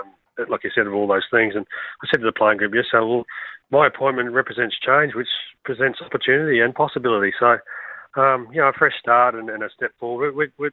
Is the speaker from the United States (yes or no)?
no; Adelaide, South Australia, Australia; growing up in Adelaide